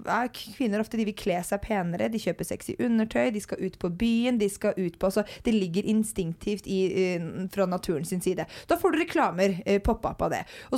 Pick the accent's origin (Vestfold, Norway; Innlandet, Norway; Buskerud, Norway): Buskerud, Norway; Drammen; for jeg kommer fra Drammen, ikke noen storby